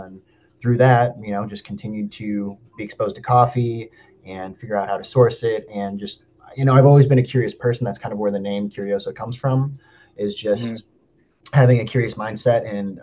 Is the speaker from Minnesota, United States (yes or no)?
yes; Minneapolis, Minnesota, United States; You know, I was raised in Minneapolis.